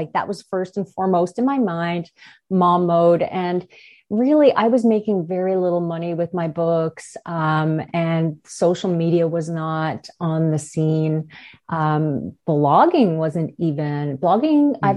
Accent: Newfoundland and Labrador, Canada; We are from Newfoundland, and we were in a small town.

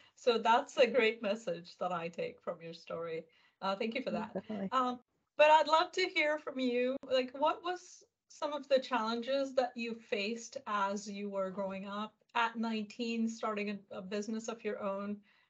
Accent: India; you can tell I'm Indian

